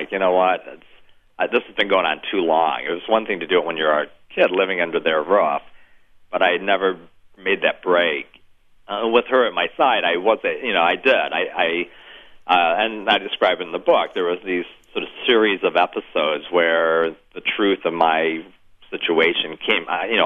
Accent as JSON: {"language": "English", "region": "Michigan", "country": "United States", "moved": "as an adult", "said": "We both had gotten jobs down in Florida. We're from Michigan. We were working in Western Michigan, right across the lake from you there in Wisconsin."}